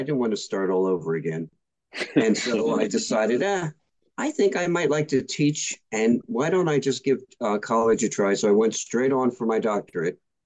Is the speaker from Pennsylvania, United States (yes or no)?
yes; Philadelphia, Pennsylvania, United States; Well, I was born and raised in Philly.